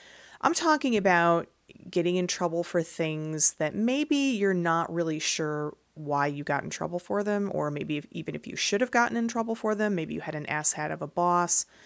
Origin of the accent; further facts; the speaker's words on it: Midwest, United States; I'm from the Midwest U.S. and we say aunt, so I'm sorry if it sounds like a bug, but that's what we call ourselves.